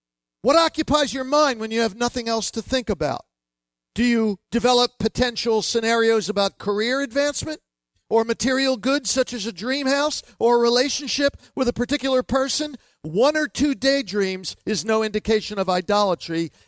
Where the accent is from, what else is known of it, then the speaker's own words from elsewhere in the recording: Miami, Florida, United States; But I grew up in Miami where they have real delis and where you need a wheelbarrow to take the sandwich to your car.